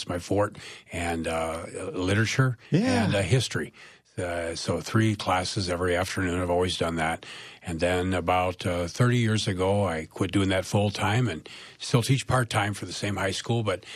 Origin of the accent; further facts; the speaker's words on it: Sterling, Illinois, United States; now in Janesville, United States; And then they moved to Illinois because my mom was from Illinois. So I grew up in Sterling, about 85 miles southwest of here toward the Quad Cities.